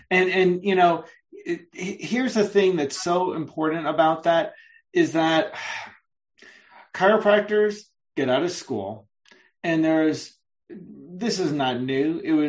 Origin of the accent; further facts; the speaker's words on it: New York, United States; As a New Yorker, I go and think of Seinfeld and think, no soup for you.